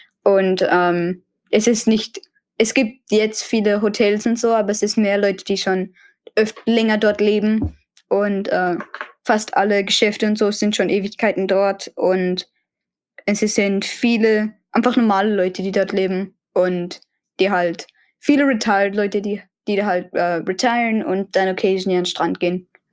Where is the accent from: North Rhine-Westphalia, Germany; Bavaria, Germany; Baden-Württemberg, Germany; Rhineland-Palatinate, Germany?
Baden-Württemberg, Germany; Karlsruhe; born there; Ich bin geboren in Karlsruhe, also und meine Mutter, mein Vater auch, aber die Mutter meines Vaters ist aus Berlin